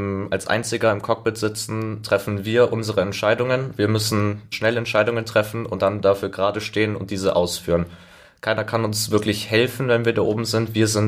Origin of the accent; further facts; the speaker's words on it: Oberschleißheim, Bavaria, Germany; Ich bin am Schleißheimer Flugplatz aufgewachsen, ich bin da, seit ich ein Jahr alt bin ich immer draußen gewesen mit meinem Vater zusammen